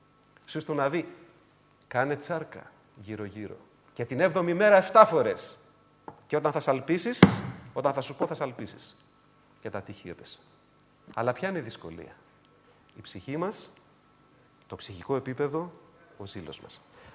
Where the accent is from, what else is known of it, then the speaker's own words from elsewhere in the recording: Piraeus, Attica, Greece; Θα το πω πειραιώτικα, γιατί είμαι από τον Πειραιά.